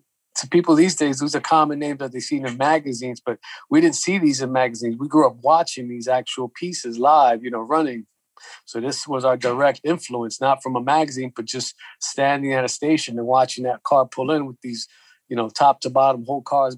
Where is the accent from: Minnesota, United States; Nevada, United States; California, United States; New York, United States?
New York, United States; New York City; You know, I grew up here in New York City, so in the late 79, for me, is when I really got that bug.